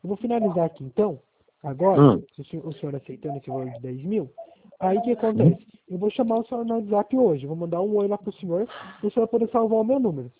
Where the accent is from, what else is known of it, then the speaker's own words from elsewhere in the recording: Itapeva, São Paulo, Brazil; Não, eu sou de Itapeva.